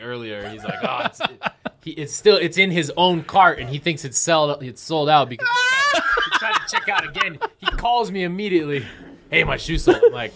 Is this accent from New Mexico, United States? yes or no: yes; Albuquerque, New Mexico, United States; moved away as an adult; now in Phoenix, United States; I'm from Albuquerque, New Mexico, originally. Oh, man. Grew up there. It was rough. It made me the person I am.